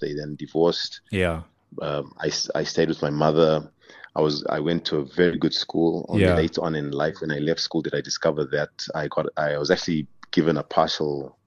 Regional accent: Bulawayo, Zimbabwe; also born or lived in Harare; I was born in Harare, but I basically grew up my entire life in the second largest city in Zimbabwe called Bulawayo.

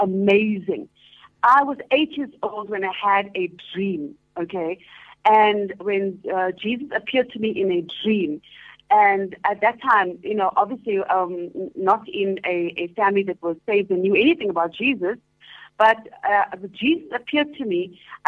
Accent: Durban, KwaZulu-Natal, South Africa; now in Johannesburg, South Africa; And I am actually from Durban. I'm now living in Johannesburg. I also live in Cape Town.

